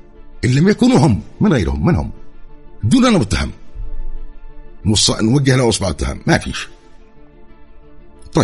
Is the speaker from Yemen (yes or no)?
yes; Yemen; وكل إرهاب العالم اليوم في المنطقة عندنا في اليمن